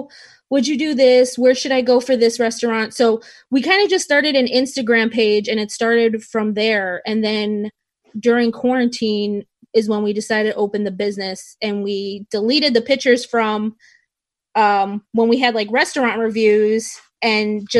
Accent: Chicago, Illinois, United States; I'm from the south side of Chicago.

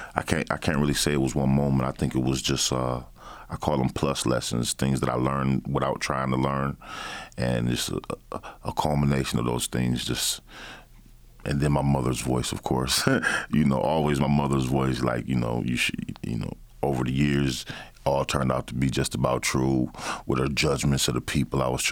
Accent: Battle Creek, Michigan, United States; also born or lived in Kalamazoo; I was born here in Kalamazoo, but raised in Battle Creek. Moved there when I was like five. So I'm a Battle Creeker.

